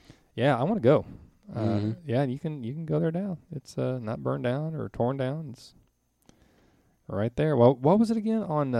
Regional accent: Speedway, Indiana, United States; growing up in Speedway, Indiana, when, you know, we were about 2 miles from the Motor Speedway

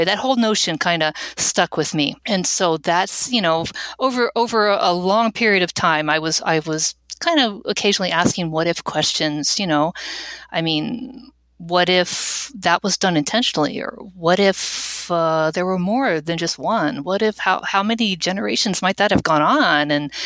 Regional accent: Maryland, United States; also born or lived in Virginia; I was raised on the East Coast. I was born in Virginia, raised in Maryland

